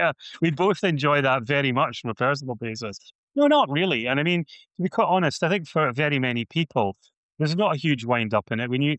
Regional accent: Dundee, Scotland, United Kingdom; born there; I'm Scottish. I was born in Dundee.

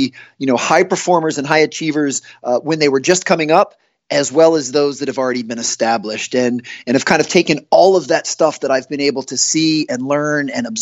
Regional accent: Washington, District of Columbia, United States; I grew up in the Washington, D.C. area, which has really rich talent at the youth and high school ages

